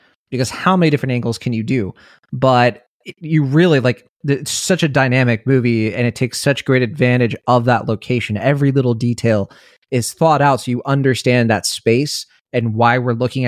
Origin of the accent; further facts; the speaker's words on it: United States; Sure, I'm an American. Well, I pay my taxes